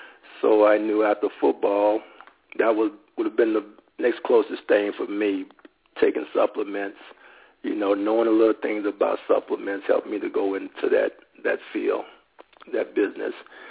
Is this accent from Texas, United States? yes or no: yes; Waco, Texas, United States; And I grew up in Waco, you know, okay. Born and raised.